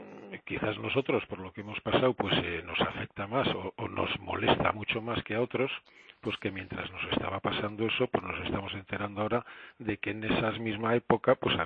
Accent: Basque Country, Spain; poder decir que pues yo soy vasco y soy español

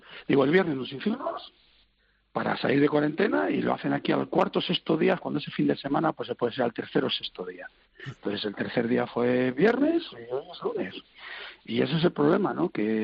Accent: Spain; Yo la veo porque soy español, ¿entiendes?

